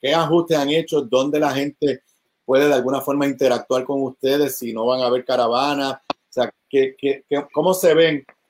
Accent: Puerto Rico; Como ciudadano puertorriqueño le doy las gracias a los dos por hacerse disponible.

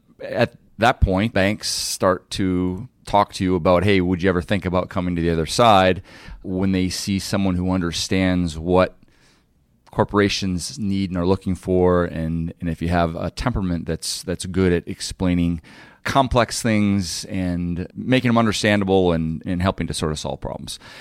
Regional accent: Detroit, Michigan, United States; Growing up in Detroit, I was a third generation GM person.

